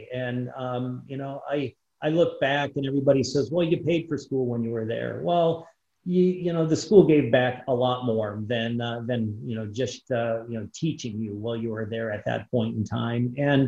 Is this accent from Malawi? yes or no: no; Michigan, United States; And growing up in the Upper Peninsula, the focus was really going to a Big Ten school.